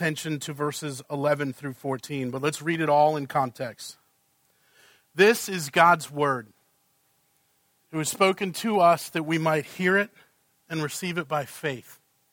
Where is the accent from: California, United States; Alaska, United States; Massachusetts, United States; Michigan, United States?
Massachusetts, United States; Boston; also born or lived in Virginia; Though I was born in Virginia, I grew up just outside Boston